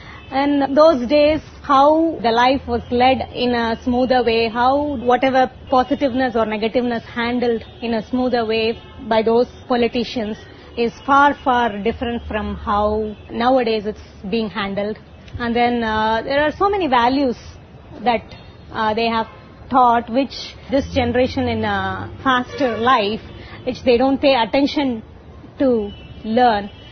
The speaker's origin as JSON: {"language": "English", "town": "Thanjavur", "region": "Tamil Nadu", "country": "India", "also_born_or_lived": "United States", "lives_now": "Chennai, India", "said": "I'm basically from Tanjore, moved to Chennai a couple of years ago. I used to live in US for 12 years. I was working in IT. And I came to India just for my son."}